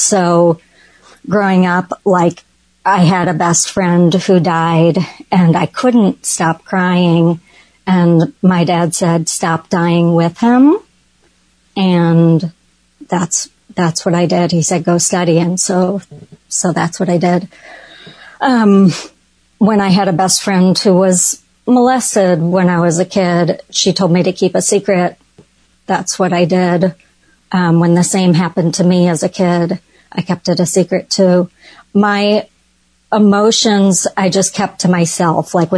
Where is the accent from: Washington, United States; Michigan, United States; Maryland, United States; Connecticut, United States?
Michigan, United States; Detroit; I grew up in Detroit, Michigan, to a mom, dad, two older brothers, and an older sister.